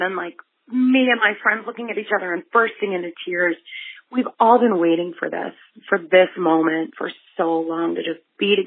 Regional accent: Lansing, Michigan, United States; I am from Lansing, Michigan

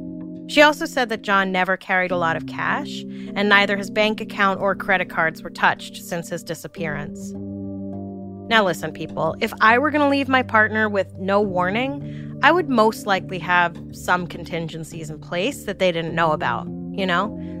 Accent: Brooklyn, New York, United States; I'm from Brooklyn and I can't tell you what the entire borough looks like.

